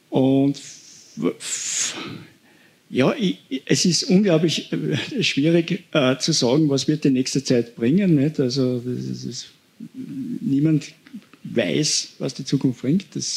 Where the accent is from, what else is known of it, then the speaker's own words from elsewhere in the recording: Salzburg, Austria; Ich bin kein Tiroler, ich bin ein Salzburger.